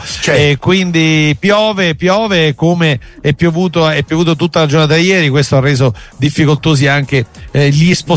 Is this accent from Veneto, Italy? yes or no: no; Campania, Italy; È chiaro che noi da napoletani, da campani, tifiamo